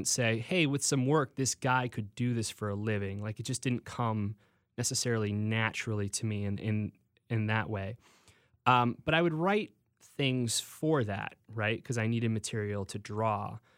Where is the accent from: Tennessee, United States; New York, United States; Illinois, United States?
Illinois, United States; Homer Glen; I grew up in the southwest suburbs, fairly close to you, actually. I grew up in Homer Glen.